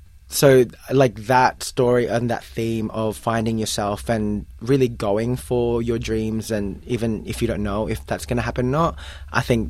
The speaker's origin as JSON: {"language": "English", "country": "Philippines", "tie": "born or raised there", "said": "this is the same with you growing up in the Philippines."}